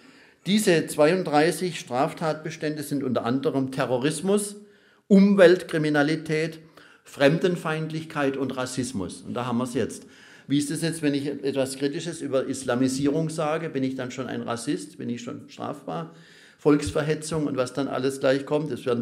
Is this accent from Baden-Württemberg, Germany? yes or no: yes; Pforzheim, Baden-Württemberg, Germany; in meiner Heimatstadt Pforzheim war das so. Als ich noch Student war